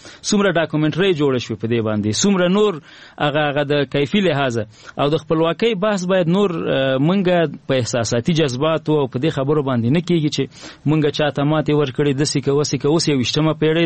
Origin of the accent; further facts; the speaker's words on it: Nangarhar, Afghanistan; زه د ننګرهار ولایت یم،